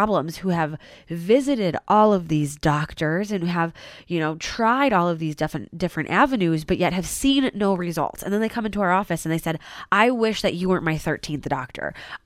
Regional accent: Chicago, Illinois, United States; now in Greenwood, United States; So I'm not a Greenwood native. I'm a transplant. I'm from Chicago originally.

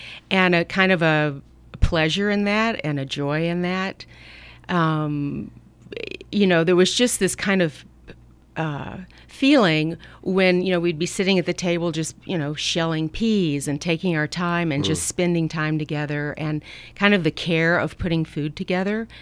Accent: Atlanta, Georgia, United States; now in California, United States; I grew up in Atlanta, Georgia.

